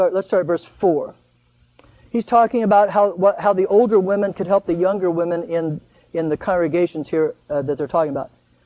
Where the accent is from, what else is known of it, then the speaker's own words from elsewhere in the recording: United States; I'm an American. I don't submit to anybody.